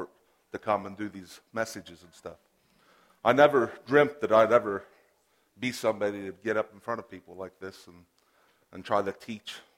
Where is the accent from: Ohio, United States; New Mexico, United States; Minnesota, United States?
Ohio, United States; Beverly; I'm from Ohio. I'm from a small little town called Beverly.